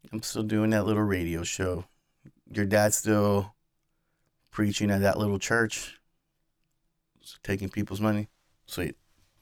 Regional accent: Houston, Texas, United States; born there; also born or lived in California; I was born in Houston, right? I went to the Marines in California, but I flew over there

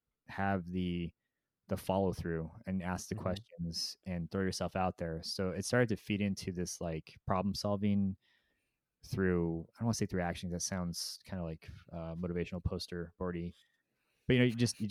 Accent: Tucson, Arizona, United States; now in Phoenix, United States; But so I live in Phoenix, as I said, but I was pretty much born and raised in Tucson

